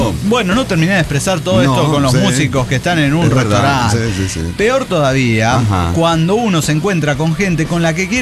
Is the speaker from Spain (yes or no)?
no; Argentina; yo soy argentino